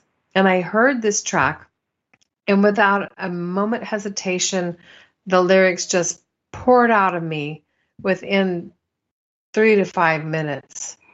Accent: Midwest, United States; now in New York, United States; And I moved out from the Midwest and lived in a brownstone walk-up.

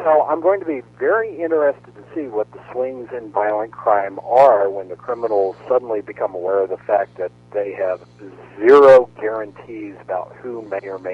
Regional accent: Florida, United States; also born or lived in Virginia; now in California, United States; I grew up in Florida, and I moved away the same year that they passed concealed carry. Mm-hmm. And I left there to go to Virginia.

